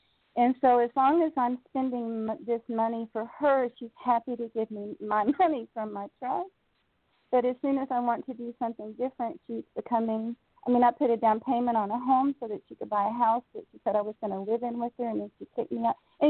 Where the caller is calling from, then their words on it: Michigan, United States; I'm calling from Michigan.